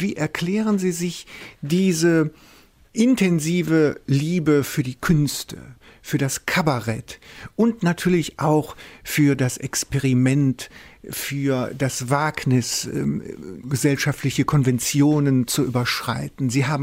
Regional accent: Düsseldorf, North Rhine-Westphalia, Germany; Ich bin in Düsseldorf groß geworden.

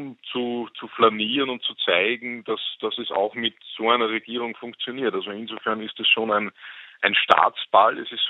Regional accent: Austria; dieses Phantasma, das man da irgendwie als Österreicher eingeimpft bekommt

